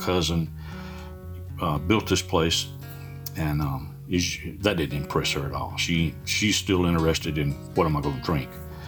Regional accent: Ireland; as most of the listeners know, I'm Irish

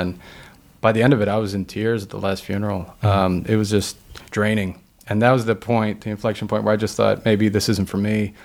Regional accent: Queens, New York, United States; I grew up in New York and Queens, and he was obviously influential just in terms of, you know, the aesthetic, in terms of the music, in terms of everything I enjoyed as a kid in the 90s.

